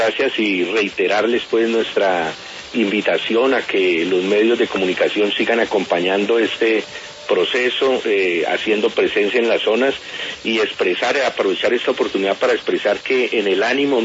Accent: Colombia; como colombianos que somos

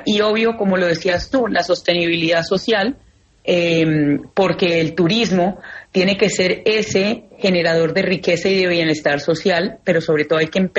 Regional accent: Bucaramanga, Santander, Colombia; 100% santandereana, así es.

